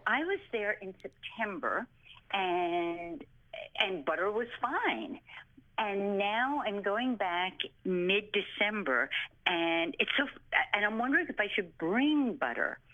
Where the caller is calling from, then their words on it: Westbrook, Connecticut, United States; I'm in Westbrook, Connecticut, which is along the shoreline of Connecticut.